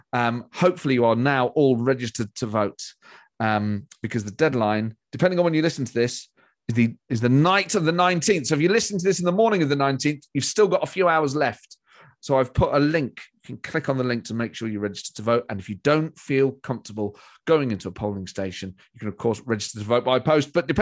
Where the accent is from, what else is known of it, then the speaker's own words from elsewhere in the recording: Nottingham, East Midlands, United Kingdom; I'm from Nottingham, mate.